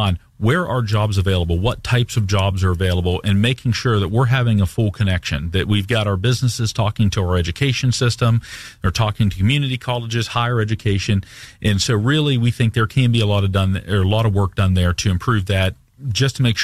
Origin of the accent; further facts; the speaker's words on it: West Virginia, United States; I'm blessed to have been born and raised in West Virginia, lived my entire life in here.